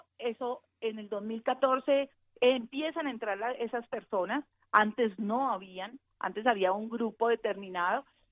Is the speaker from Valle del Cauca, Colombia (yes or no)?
yes; Valle del Cauca, Colombia; que usted sabe cómo la quiere. En el Valle del Cauca, el porcentaje de pobreza extrema de la población es muy pequeño.